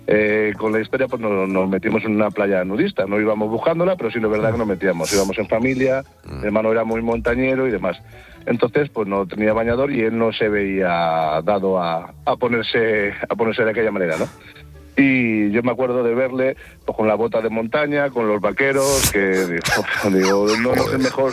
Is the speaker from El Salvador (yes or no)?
no; Castilla-La Mancha, Spain; Nosotros somos de Castilla-La Mancha